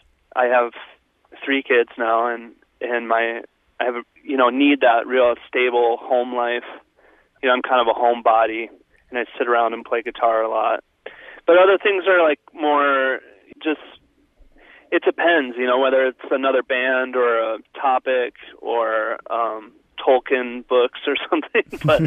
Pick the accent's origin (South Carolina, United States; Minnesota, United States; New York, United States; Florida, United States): Minnesota, United States; Well, Mountains of Snow is kind of, you know, obviously growing up in Minnesota